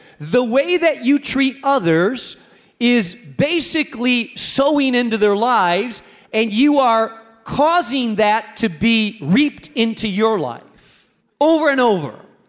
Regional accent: Spain; English is a second language; I grew up in Spain. I grew up in a town of 200 people in Spain.

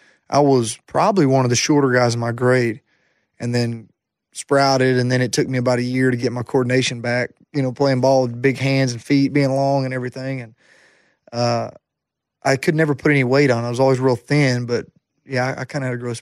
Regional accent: Jacksonville, Alabama, United States; that was Jacksonville State University was my hometown college.

